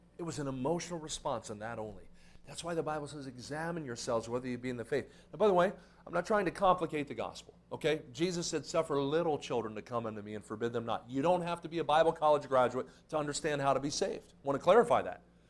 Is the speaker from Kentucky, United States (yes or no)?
no; Kansas City, Missouri, United States; I'm from Kansas City.